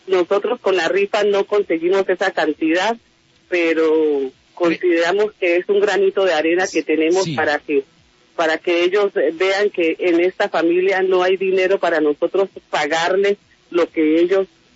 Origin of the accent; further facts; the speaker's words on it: Chocó, Colombia; Nosotros somos una familia del Chocó.